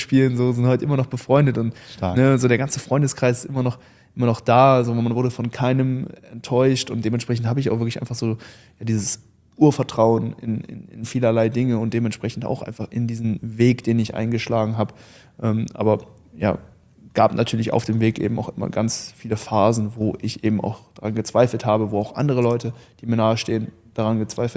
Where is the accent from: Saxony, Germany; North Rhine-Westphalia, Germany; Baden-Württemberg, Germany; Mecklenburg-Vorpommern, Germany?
North Rhine-Westphalia, Germany; born or raised there